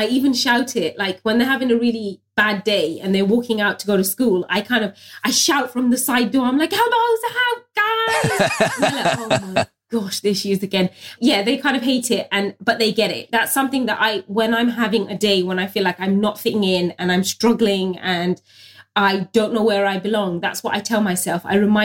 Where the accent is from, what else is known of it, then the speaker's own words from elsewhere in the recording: United Kingdom; being a British first generation Bangladeshi Muslim woman working in an industry that never really had space for me